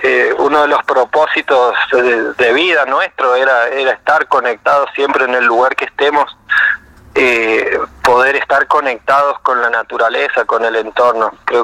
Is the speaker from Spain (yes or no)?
no; Jáchal, San Juan, Argentina; yo soy de San Juan, de un pueblito a 2 horas al norte, de un pueblo que se llama Hachal, de unos 20.000 habitantes